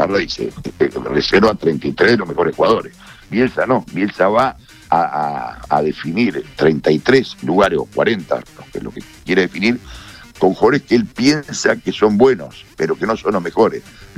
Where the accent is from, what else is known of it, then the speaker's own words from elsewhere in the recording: Uruguay; Y yo como periodista, como más que como periodista, como uruguayo, quiero que la selección gane.